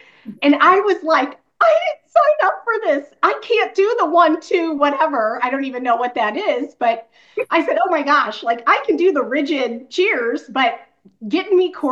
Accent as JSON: {"language": "English", "town": "Ferguson", "region": "Missouri", "country": "United States", "tie": "born or raised there", "said": "And so I grew up in North County. I grew up in Ferguson, born and raised, and then moved out to St. Charles County for, gosh, my high school time."}